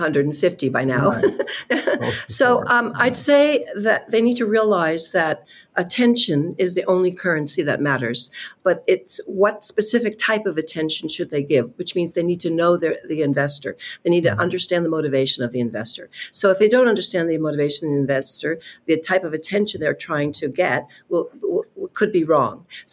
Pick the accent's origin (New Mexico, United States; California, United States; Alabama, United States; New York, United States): California, United States; moved away; I've been in Europe the last 13 years, and I'm from Silicon Valley originally